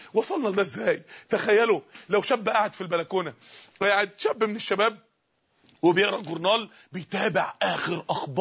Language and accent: Arabic; Mansoura, Dakahlia, Egypt